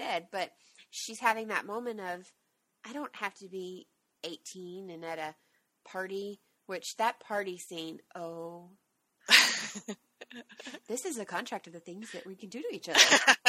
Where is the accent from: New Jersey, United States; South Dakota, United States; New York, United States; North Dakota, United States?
South Dakota, United States; Like, I'm actually from South Dakota, and I'm mm-hmm. a Native American, and so I really like that.